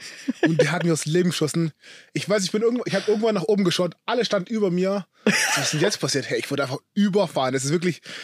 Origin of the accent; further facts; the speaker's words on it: Munich, Bavaria, Germany; Also ich komme aus München, geboren, aufgewachsen, Münchner Kittel.